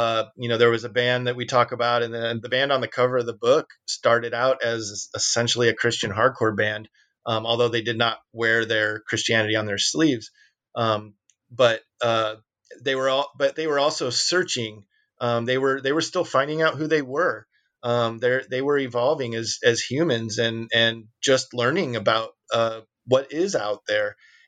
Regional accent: Peoria, Illinois, United States; But of course, you know, we came from Peoria

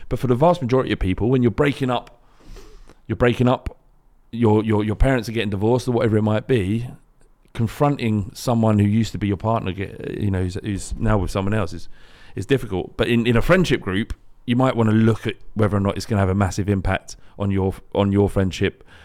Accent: London, United Kingdom; now in West Country, United Kingdom; I'm coming from London and the pool of fish is greater than that in other areas. Like where I live now, which is a small town in the West Country

